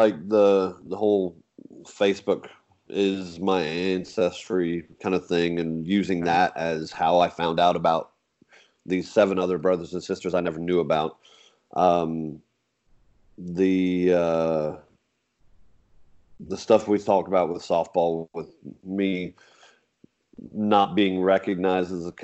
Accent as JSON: {"language": "English", "region": "England", "country": "United Kingdom", "lives_now": "United States", "said": "So I'm from England. Most people don't know this unless I show them my green card or my teeth."}